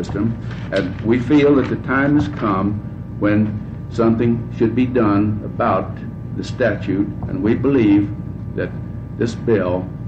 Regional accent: Lyons, Oregon, United States; from Lyons, Oregon, representing the Oregon State Drains.

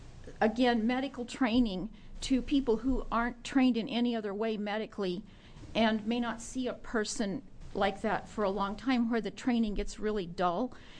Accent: Salem, Oregon, United States; I'm from Salem, Oregon.

